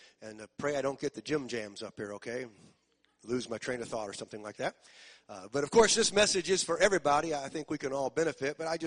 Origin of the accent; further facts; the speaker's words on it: St. Louis, Missouri, United States; Lou Brock, which was my boyhood hero growing up in St. Louis